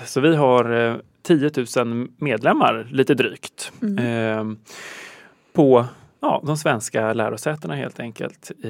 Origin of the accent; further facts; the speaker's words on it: Stockholm, Stockholm County, Sweden; now in Lund, Sweden; Jag är från Stockholm, precis. Men jag pluggar i Lund.